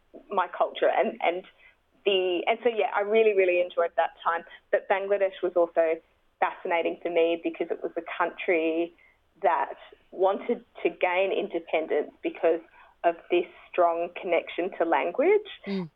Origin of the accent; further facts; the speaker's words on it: Australia; I'm an Australian with Goan Indian heritage. So my mum and dad were both born in Goa, from different villages, and they actually both grew up in Kenya. My sister was born in Kenya